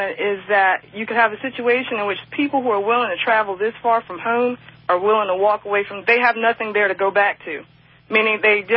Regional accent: South Carolina, United States; I'm originally from South Carolina.

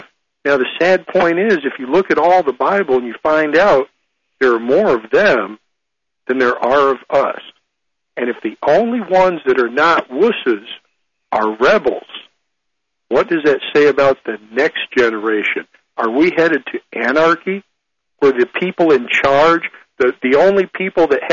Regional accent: United States; Most Americans, no matter where we grew up in America, had that same sort of background, and we need to bring that back.

